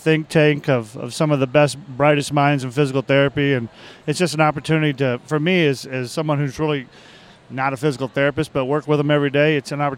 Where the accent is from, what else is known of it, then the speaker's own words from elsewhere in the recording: Texas, United States; I'm from Texas originally.